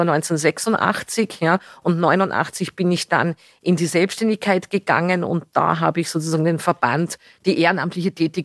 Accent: Salzburg, Austria; Ich bin Salzburgerin, bin aber in der Dachregion unterwegs mit meinen Projekten und mit dem Aufbau von Franchise-Systemen. Und ich lebe in Neumarkt am Wallersee mit meinem Mann und meiner Katze Betty.

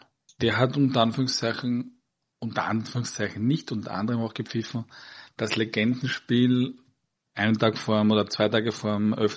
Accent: Austria; Das ist halt immer diese Dorfplatzstimmungen bei uns in Österreich, das gibt's in Deutschland alles nicht.

